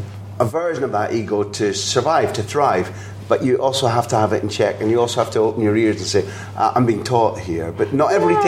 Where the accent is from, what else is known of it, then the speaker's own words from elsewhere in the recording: Scotland, United Kingdom; And sadly, as a Scot, I have to admit that you got the better of Fiorentina